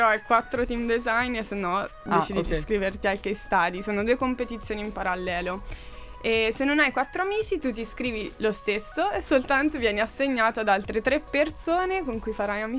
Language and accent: Italian; Tuscany, Italy; studio ingegneria gestionale magistrale, sono toscana